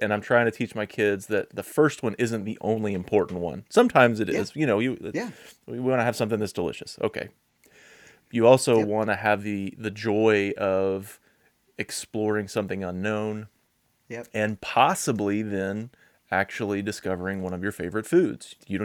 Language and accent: English; Texas, United States; so as a Texan, I love Tex-Mex.